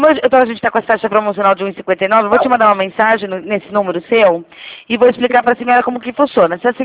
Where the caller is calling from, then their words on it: Rio Claro, São Paulo, Brazil; Eu falo aqui de Rio Claro, São Paulo.